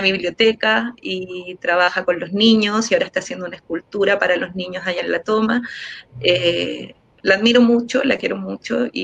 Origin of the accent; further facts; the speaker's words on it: Chile; born there; sobre todo en una época que nacimos en dictadura en Chile también.